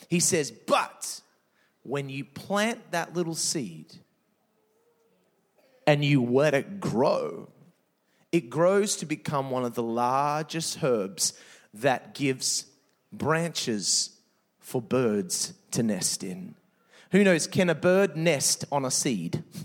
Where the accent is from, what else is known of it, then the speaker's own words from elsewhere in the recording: Adelaide, South Australia, Australia; I'm from Adelaide. I'm married, got two beautiful children, Tyson 6, Taylor 4.